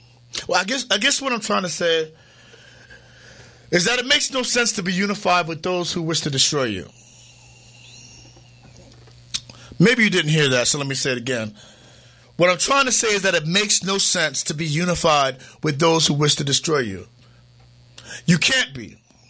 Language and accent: English; Harlem, New York, United States; now in Connecticut, United States; You all know that I'm originally from Harlem. But then New York City's rent got too damn high, and so now I'm here in Connecticut on an extended vacation